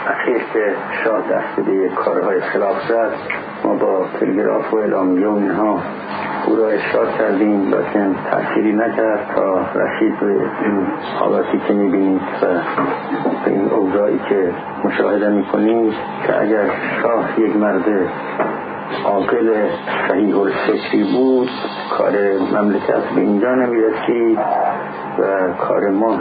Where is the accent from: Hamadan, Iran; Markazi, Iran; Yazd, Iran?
Markazi, Iran; Khomeyn; born there; moved away as an adult; also born or lived in Iraq; در خمینی متولد شدم و بعد از اینکه قریب 18 سالم شد به عراق رفتم